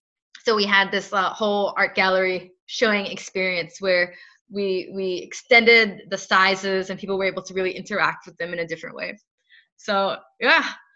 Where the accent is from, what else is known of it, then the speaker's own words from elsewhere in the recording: New York, United States; So my mother and I, we are enrolled Senecas from the Seneca Nation of Indians, which is upstate New York.